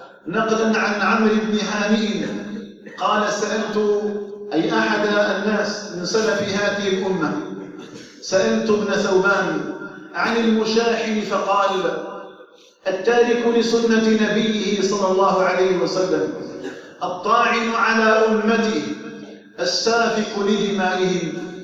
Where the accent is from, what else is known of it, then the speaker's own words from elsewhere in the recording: Algeria; أن تجعل بلدنا الجزائر آمنا مطمئنا وسائر بلاد